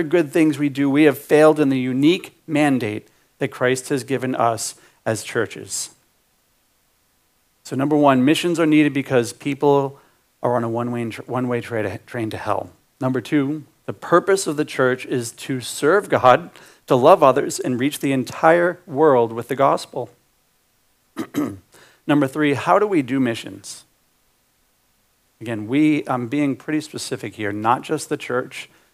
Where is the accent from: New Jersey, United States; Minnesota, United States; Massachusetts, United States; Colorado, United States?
Massachusetts, United States; Cape Cod; I'm from Cape Cod, so I'm still from Massachusetts. Not like I'm an out of stater here.